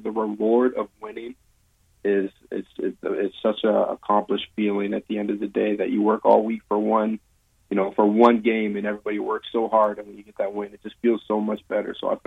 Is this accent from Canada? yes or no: yes; Windsor, Ontario, Canada; I was born and raised here in Windsor.